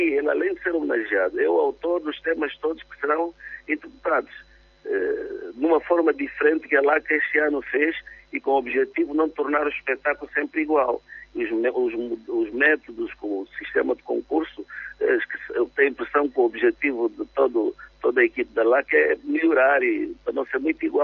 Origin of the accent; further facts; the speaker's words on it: Benguela, Angola; Eu vinha de Benguela, de uma família musical, né? E fui aprendendo no quintal, em casa, com o pessoal do bairro